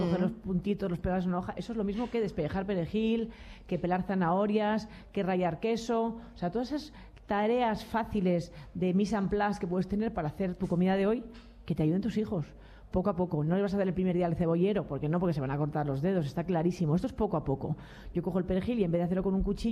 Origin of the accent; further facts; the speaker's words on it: Madrid, Community of Madrid, Spain; yo es que soy súper española, madrileña … He vivido en Madrid toda mi vida, me la recorro en moto, me conozco todas las calles.